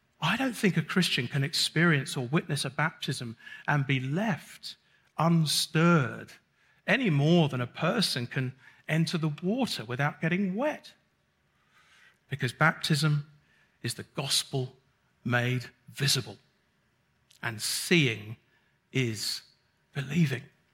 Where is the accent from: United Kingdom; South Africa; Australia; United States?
United Kingdom; I'm not only am I an introvert, I'm British.